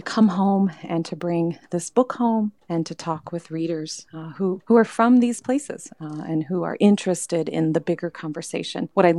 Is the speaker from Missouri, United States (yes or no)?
yes; Hannibal, Missouri, United States; I was born and raised in Hannibal, and it's really a huge part of my identity